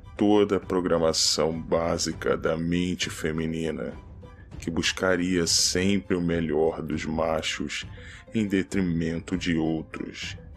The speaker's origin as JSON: {"language": "Portuguese", "country": "Brazil", "said": "O Brasil, meu país de origem"}